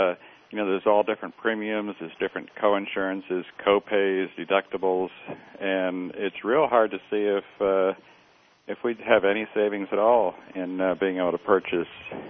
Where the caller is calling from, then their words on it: Washington, United States; calling from just north of Seattle.